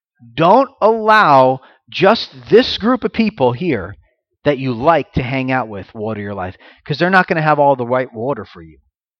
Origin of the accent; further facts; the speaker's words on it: Florida, United States; I came from a congregation. I grew up in Florida. And Florida is the land of lots of Jewish people and lots of old people.